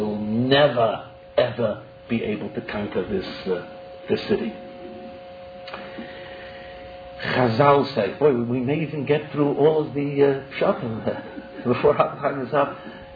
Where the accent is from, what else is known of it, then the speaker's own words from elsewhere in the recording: United States; But for us, we were raised in America, a gutter was something, you know, the street